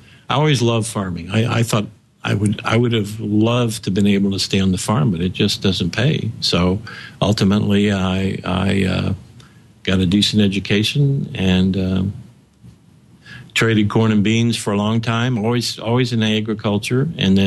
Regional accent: Missouri, United States; That's in central Missouri.

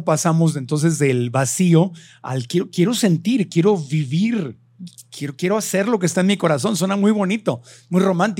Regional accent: Tijuana, Baja California, Mexico; yo como niño de frontera crecí en Tijuana.

